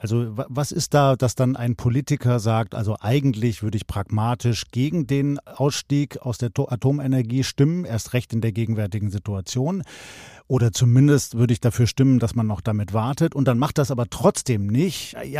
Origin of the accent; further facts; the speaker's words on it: Baden-Württemberg, Germany; born there; ich bin gebürtiger Schwabe, aber meine Mutter kommt aus Hessen.